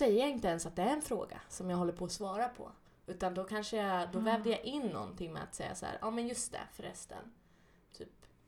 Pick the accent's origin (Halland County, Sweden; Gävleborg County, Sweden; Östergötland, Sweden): Östergötland, Sweden; Kisa; och jag kommer ju från Kisa som är 5 000.